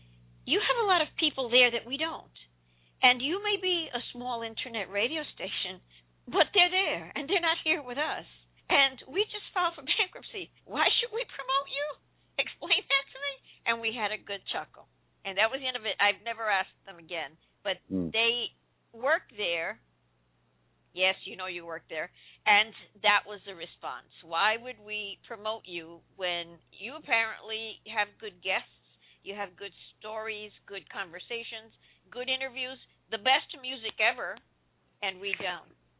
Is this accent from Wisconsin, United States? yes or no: no; New York City, New York, United States; I worked there when I came from New York City